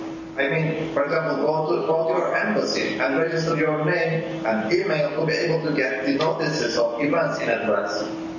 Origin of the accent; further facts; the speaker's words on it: Turkey; English is a second language; I introduced myself. I said that I was a Jew from Turkey